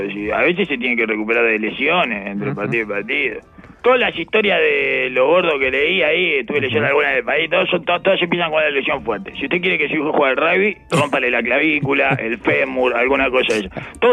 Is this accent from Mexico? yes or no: no; Uruguay; de esos videos de qué crack que somos los uruguayos, eso